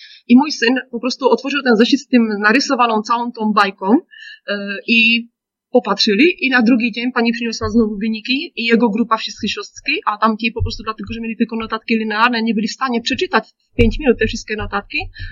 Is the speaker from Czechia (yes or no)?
yes; South Moravian Region, Czechia; Polish is a second language; ja pochodzę z południowych Moraw, na granicy z Austrią się urodziłam i to jest rejon wina.